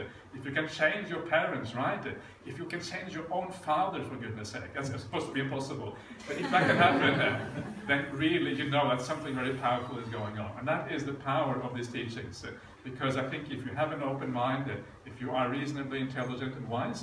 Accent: Norway; I grew up in Norway, right?

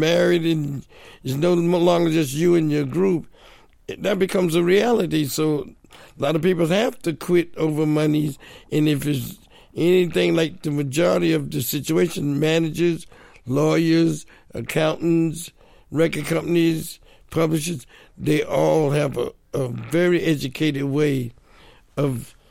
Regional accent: New Jersey, United States; Like, I grew up in New Jersey when West Side Story, Hair, all of those, you know, Broadway plays was jumping off.

